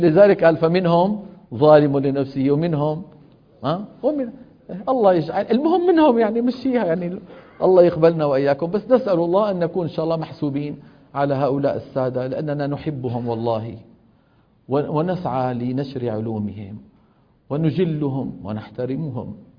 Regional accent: Syria; في مثل عندنا بالشام

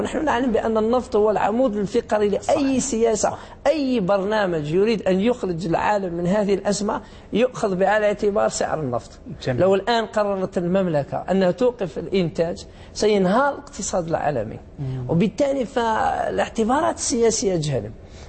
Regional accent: Algeria; وأنا لست مصري ولست سعودي، أنا جزائري

